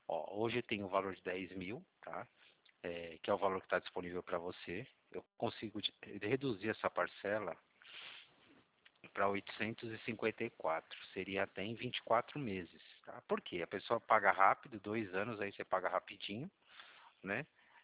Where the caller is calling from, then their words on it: São Paulo, Brazil; Eu, na verdade, estou falando de São Paulo, né?